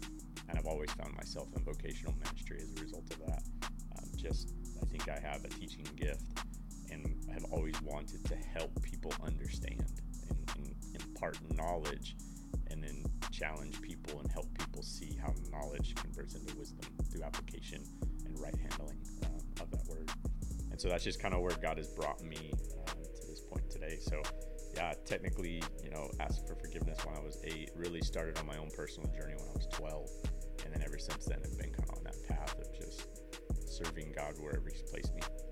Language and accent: English; Columbus, Mississippi, United States; So we were grew up in the South. I grew up in Columbus, Mississippi, and just my mom taking us to church all the time.